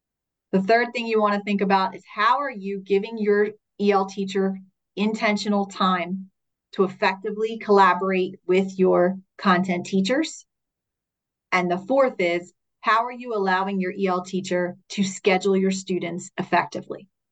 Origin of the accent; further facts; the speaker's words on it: Philadelphia, Pennsylvania, United States; I come from Philadelphia, which I lovingly say is sometimes the fastest speaking, most impatient part of the country.